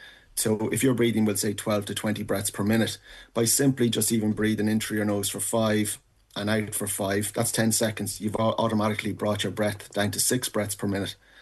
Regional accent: Virginia, County Cavan, Ireland; now in Balbriggan, Ireland; I'm based in Balbriggan. I'm from Virginia and Cavan.

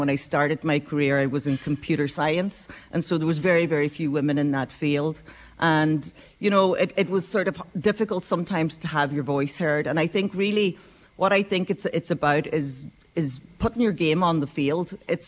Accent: Ulster, Ireland; Well, because I'm born and bred in Donegal.

